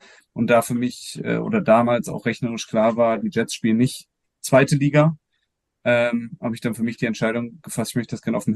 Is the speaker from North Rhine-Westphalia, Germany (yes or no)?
yes; Cologne, North Rhine-Westphalia, Germany; born there; als gebürtiger Kölner